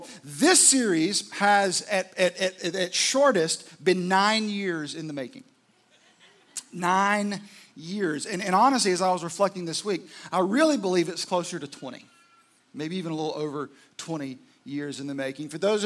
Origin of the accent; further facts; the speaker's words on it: Florence, South Carolina, United States; one in Florence, South Carolina, which was my hometown